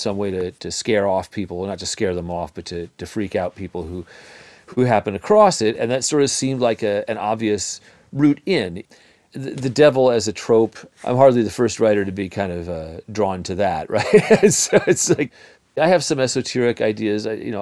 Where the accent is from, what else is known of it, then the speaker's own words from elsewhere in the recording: West Coast, United States; now in US South; And I moved to the South from the West Coast, where a lot of places are only, you know, 100 years old or less, where I grew up.